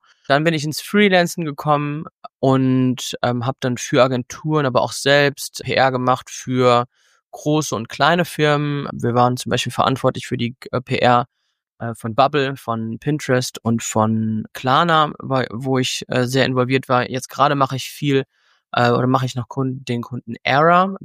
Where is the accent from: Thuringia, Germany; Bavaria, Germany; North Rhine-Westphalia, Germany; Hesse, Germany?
North Rhine-Westphalia, Germany; Cologne; Ich komme aus Köln, fangen wir da mal an.